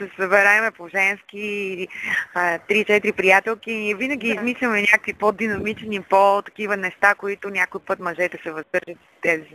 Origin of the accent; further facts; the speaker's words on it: Ruse, Ruse Province, Bulgaria; now in Sofia, Bulgaria; Ами аз, по принцип, нали, родом съм от Руса и преди много години, и като по-малко, винаги сме водили североизточната част на България